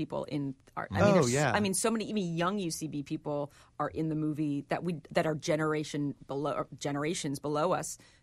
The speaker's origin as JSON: {"language": "English", "region": "Massachusetts", "country": "United States", "tie": "born or raised there", "said": "I grew up in Western Massachusetts."}